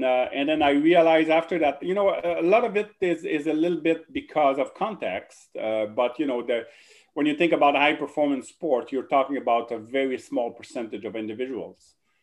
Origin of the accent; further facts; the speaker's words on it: Drummondville, Quebec, Canada; accent: French-Canadian; English is a second language; So I grew up in Quebec, as you probably noticed the French-Canadian accent right now. Drummondville, so between Montreal and Quebec City.